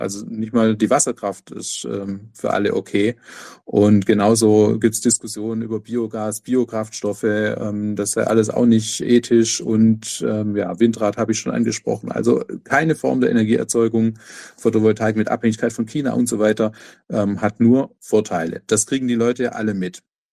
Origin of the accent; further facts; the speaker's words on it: Ludwigsburg, Baden-Württemberg, Germany; nicht in meiner Heimatstadt Ludwigsburg zu investieren